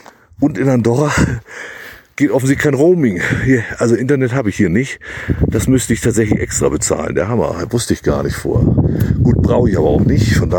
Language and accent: German; Hamburg, Germany; also 2.600 Meter mal zu erleben als Hamburger